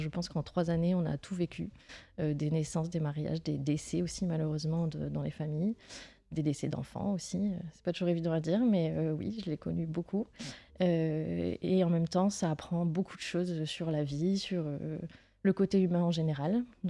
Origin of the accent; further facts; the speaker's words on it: Dunkirk, Hauts-de-France, France; Moi, je suis originaire de Dunkerque, sur la côte. Je suis venue, on va dire, dans la métropole lilloise.